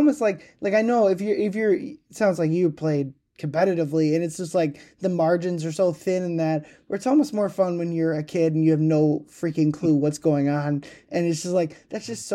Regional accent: Minnesota, United States; which as a Minnesotan, with that being such an iconic … location, felt a little, it was something I needed

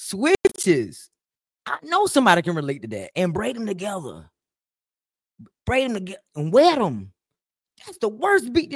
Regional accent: South Carolina, United States; It could be a sprinkle in the South. You know, I'm from South Carolina.

